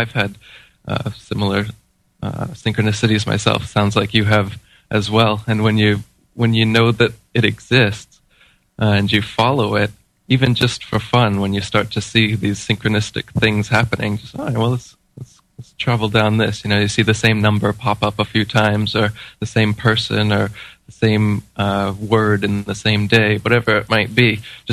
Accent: United States; I was feeling her pain because I'm an American, and my American tribe is over there

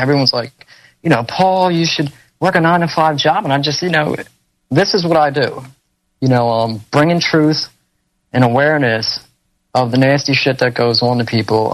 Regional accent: Philadelphia, Pennsylvania, United States; And like I said, I grew up in Philly and, I had a wooden, I guess, never had a golden spoon.

